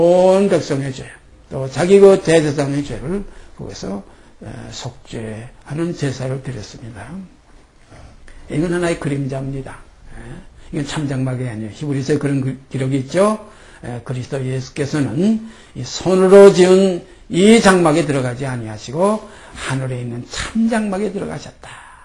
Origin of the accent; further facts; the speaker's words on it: South Korea; born there; 그래서 우리 지금 한국에서 태어난 우리들은 그저 밥, 김치, 된장국 이런 거 아주 뭐 입에 탁 붙어가지고